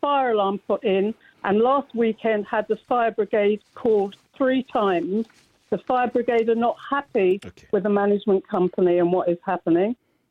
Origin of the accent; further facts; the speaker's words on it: Stepney, London, United Kingdom; I too was born in the borough. I was born in Stepney of immigrant parents. My mother was Jewish, my father was Jamaican, and my father left my mother. I was brought up by a single mother.